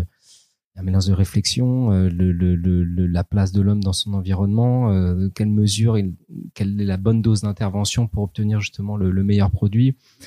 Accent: Paris, Île-de-France, France; on est fasciné en tant que Parisien, personne qui aime pas du tout du terroir, nous, absolument pas. On est purement autodidacte, on est né en ville et on aime la ville

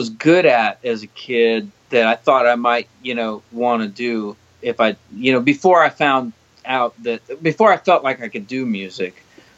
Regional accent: Columbus, Ohio, United States; Columbus, Ohio.

